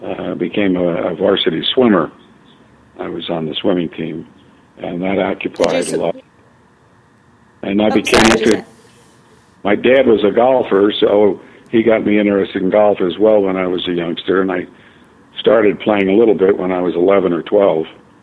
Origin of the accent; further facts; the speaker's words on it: Newark, New Jersey, United States; born there; I was born in Newark, New Jersey, February 22nd